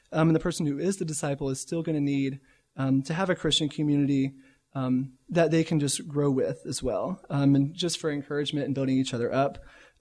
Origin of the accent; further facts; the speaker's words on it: South Carolina, United States; now in Florida, United States; But yeah, like I said … I'm from South Carolina, went to school in North Carolina, and now I'm here in Florida.